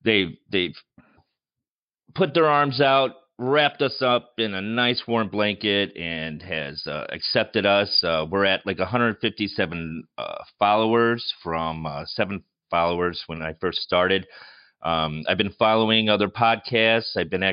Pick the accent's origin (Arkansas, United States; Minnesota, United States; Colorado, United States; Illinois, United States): Illinois, United States; accent: Chicago; And with my Chicago accent, it kind of goes off the rails.